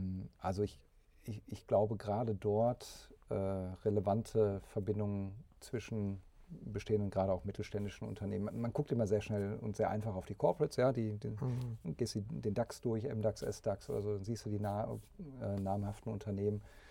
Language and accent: German; Witten, North Rhine-Westphalia, Germany; also born or lived in Essen; Ich bin jetzt in Essen zwar geboren, aber dann in Witten groß geworden.